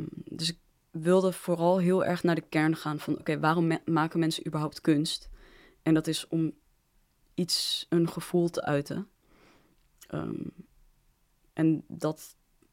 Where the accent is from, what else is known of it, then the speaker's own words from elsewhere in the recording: Netherlands; Ik bedoel, ik ben opgegroeid in Nederland. Dus ik voel wel me meer op mijn gemak in de Nederlandse cultuur dan daar. Maar ja, in de Nederlandse cultuur ook als in... Ik ben een zwart persoon